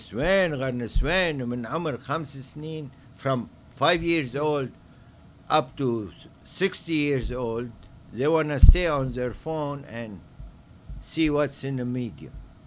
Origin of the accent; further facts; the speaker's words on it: Lebanon; English is a second language; It's not because I'm from Lebanon and Lebanon has nice weather, whatever.